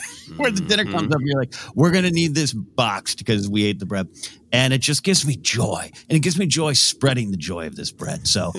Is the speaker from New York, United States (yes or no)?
no; Pismo Beach, California, United States; My hometown area, Pismo Beach, famous for clams. When I first moved there, you could still legally clam on the beach.